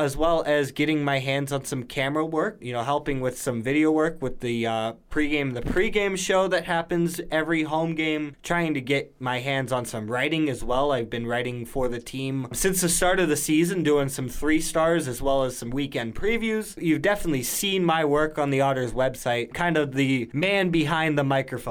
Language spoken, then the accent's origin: English; Erie, Pennsylvania, United States; And, you know, I'm also from Erie. You know, I graduated from Cathedral Prep